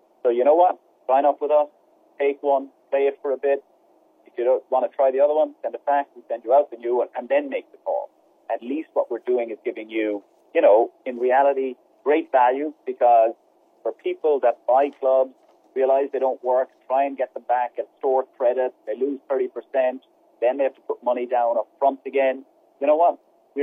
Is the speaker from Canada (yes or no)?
no; Ireland; I grew up in Ireland, right by the sea.